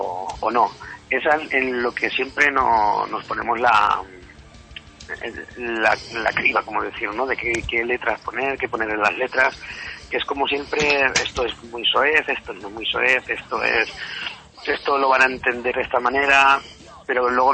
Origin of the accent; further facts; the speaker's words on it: Ciudad Real, Castilla-La Mancha, Spain; y yo que soy guitarra, que soy de Ciudad Real